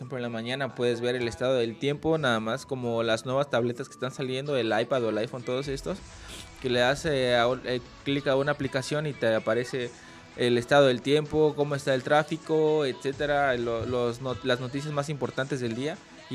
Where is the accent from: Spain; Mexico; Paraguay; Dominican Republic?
Mexico; nosotros que venimos de México, es algo bastante novedoso